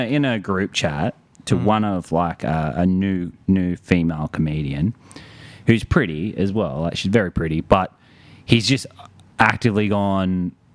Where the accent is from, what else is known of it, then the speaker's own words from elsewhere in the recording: Tanilba Bay, New South Wales, Australia; I told him I was from Tanilba Bay and I've got this set about my hometown at the moment.